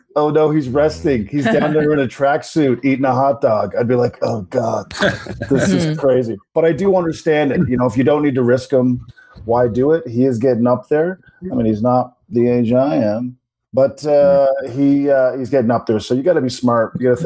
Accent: Canada; some guy from another country goes, where are you from? And I go, Canada.

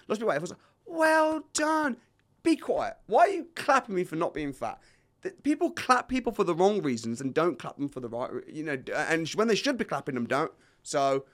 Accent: England, United Kingdom; I got a bit of an accent because I'm from the Midlands.

